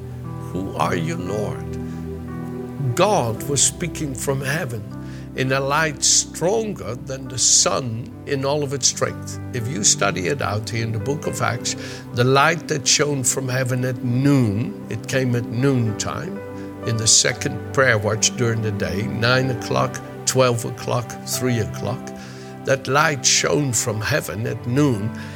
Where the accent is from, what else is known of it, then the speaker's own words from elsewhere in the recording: Netherlands; moved away as an adult; I was raised in the Netherlands for the first 26 years of my life.